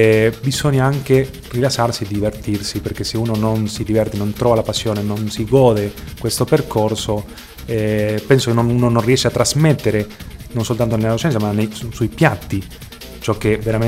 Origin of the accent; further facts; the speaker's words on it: Argentina; Abbiamo soprattutto cominciato con le carni, essendo argentino.